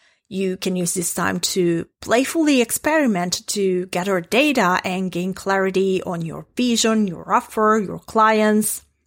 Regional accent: Italy; English is a second language; as I mentioned, I'm an impact coach and I'm from Italy.

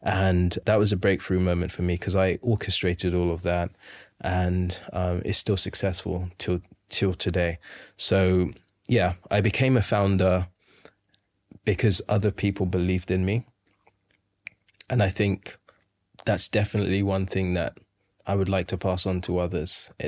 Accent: London, United Kingdom; I am from London. I love London

